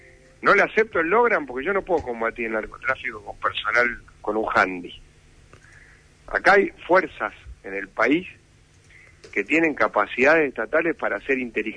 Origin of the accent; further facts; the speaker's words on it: Rosario, Santa Fe, Argentina; ¿O no somos los rosarinos ciudadanos de la Argentina?